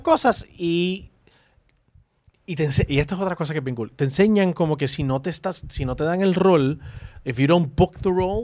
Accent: Puerto Rico; aunque soy puertorriqueño

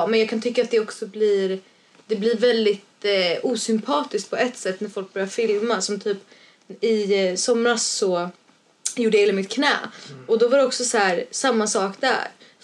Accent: Örebro County, Sweden; Ja, jag är ju Örebroare.

